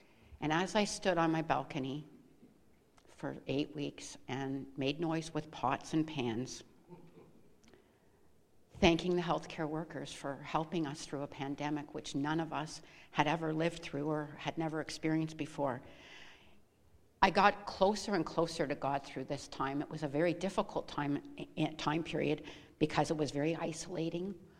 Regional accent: Dundas, Ontario, Canada; I come from Ontario, a very small town called Dundas. I was the last born in a family of four

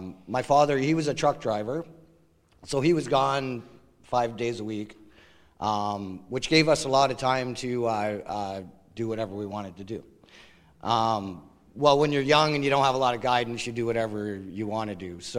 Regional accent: Brantford, Ontario, Canada; I grew up in Brantford, Ontario in the 70s, in the 80s.

